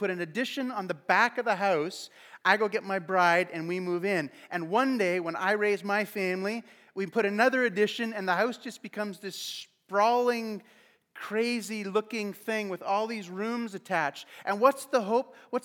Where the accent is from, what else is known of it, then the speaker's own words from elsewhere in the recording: Canada; We're Canadian, so it's always safe, right?